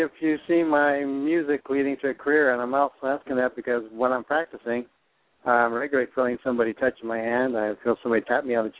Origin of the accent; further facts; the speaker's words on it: Denver, Colorado, United States; also born or lived in Wisconsin; I grew up in Denver.